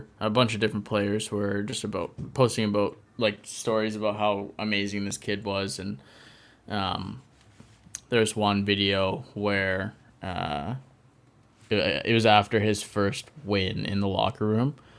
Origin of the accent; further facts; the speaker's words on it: Canada; I'm from Canada, so it's a little different